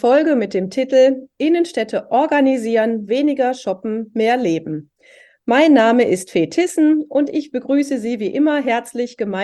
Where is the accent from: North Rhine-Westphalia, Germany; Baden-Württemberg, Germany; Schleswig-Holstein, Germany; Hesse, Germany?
North Rhine-Westphalia, Germany; Oberhausen; Naja, ich komme ja aus Oberhausen, mitten im Ruhrgebiet.